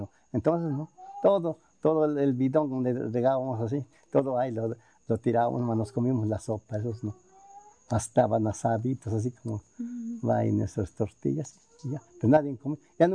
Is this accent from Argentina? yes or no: no; Mexico; Pues como mexicano.